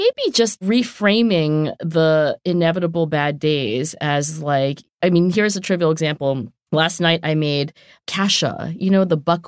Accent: Philadelphia, Pennsylvania, United States; I'm from Philly. We have Tasty Cakes.

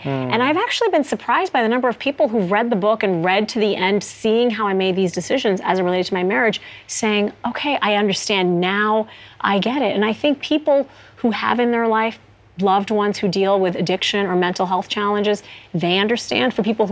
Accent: United States; So I've always walked with great pride as an American.

